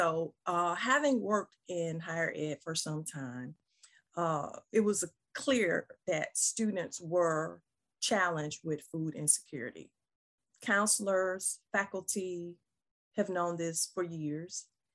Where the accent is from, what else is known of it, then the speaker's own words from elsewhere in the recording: Mississippi, United States; because honestly, I'm from the South, I'm from Mississippi. I didn't know a whole lot about Drexel